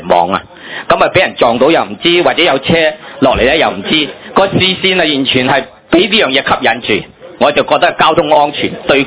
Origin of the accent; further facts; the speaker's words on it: China; 我哋中国人有句说话叫做路在口边